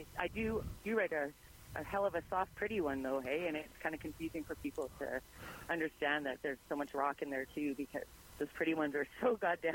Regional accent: Winnipeg, Manitoba, Canada; I was born and raised in Winnipeg, but I kept kind of going back out that way.

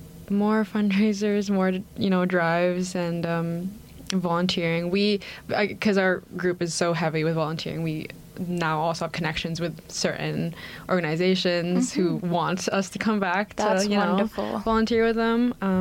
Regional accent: Philippines; now in Canada; At least I know, I'm more aware of this as like a Filipino person

